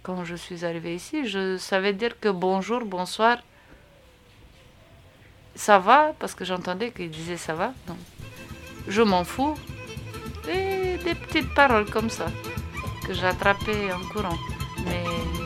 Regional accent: Arad, Arad County, Romania; French is a second language; J'ai dit, d'Arad.

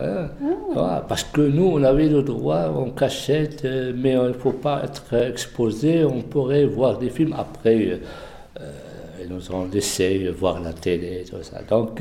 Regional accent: Morocco; Et surtout le documentaire chez nous, au Maroc.

